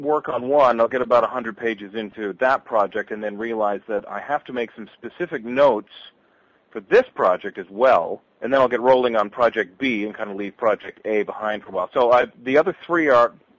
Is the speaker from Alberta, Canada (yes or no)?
no; Ontario, Canada; I'm from Canada. I don't know if everybody listening knew that, but I live just outside of Toronto with my wife and my soon-to-be four-year-old daughter.